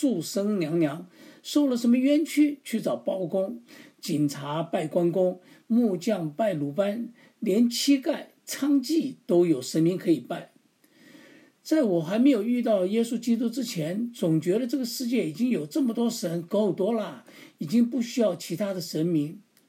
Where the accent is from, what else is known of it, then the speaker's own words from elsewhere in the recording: Taiwan; 我从小在台湾长大，台湾这个地方是满天神佛